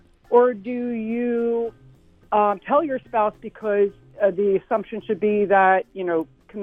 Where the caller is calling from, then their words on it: Pennsylvania, United States; I'm calling from Upper Bucks County, across the Delaware River.